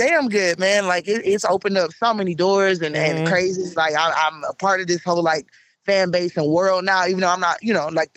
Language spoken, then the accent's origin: English; Detroit, Michigan, United States; now in Austin, United States; Pretty excited to have him home in my hometown.